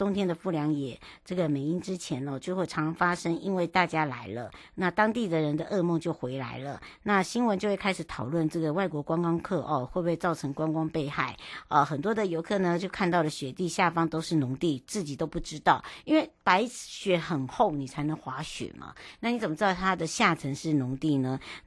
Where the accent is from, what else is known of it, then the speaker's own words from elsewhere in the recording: Taiwan; 也瞬间引爆了我们台湾人飞往北海道的欲望